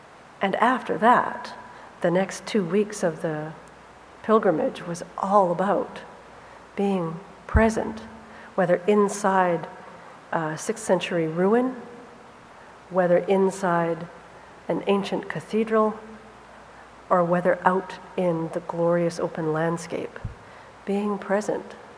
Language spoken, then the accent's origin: English; Canada; We're from Canada, that's a relative thing.